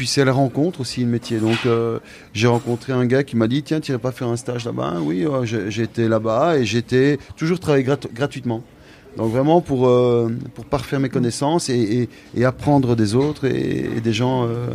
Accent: Liège, Wallonia, Belgium; je ne veux pas rester sur Liège. Je suis d'origine liégeoise

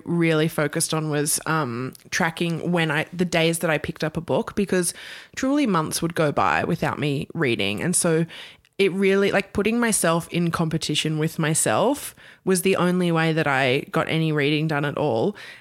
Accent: Australia; So obviously I put in, I'm coming from Australia

